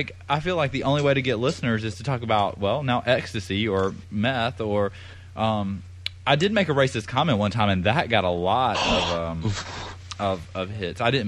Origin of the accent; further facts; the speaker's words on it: South Carolina, United States; I am in the Charleston. I grew up in the backwoods, South Carolina, so there are no hillbillies that can...